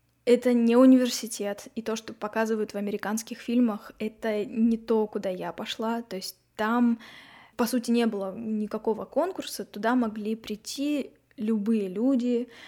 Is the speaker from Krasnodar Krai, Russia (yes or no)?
no; Irkutsk, Irkutsk Oblast, Russia; мы едем обратно в мой родной город Иркутск. Второй раз, когда я приехала уже в 16 лет, то есть вот 2 года мы здесь пробыли, мы с папой уехали обратно в Иркутск, я там закончила школу